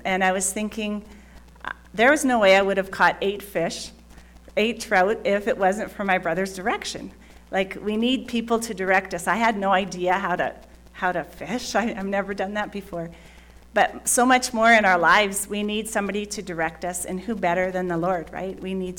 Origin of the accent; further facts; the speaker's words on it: Canada; I'm a football fan too, but up in Canada, because I'm from Canada.